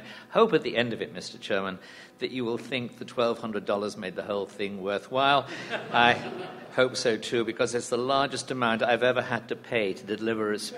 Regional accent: United Kingdom; I am not an American. I remain a loyal subject of Her Majesty Queen Elizabeth II of Great Britain and Northern Ireland.

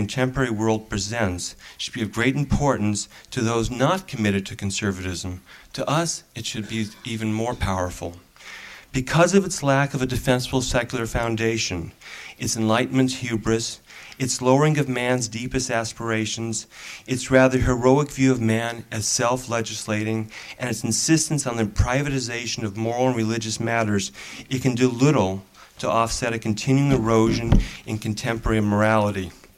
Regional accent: Beverly Hills, California, United States; I say this as a Jewish American. I'm not Christian. I'm not a Christian from a small town. I'm from Beverly Hills.

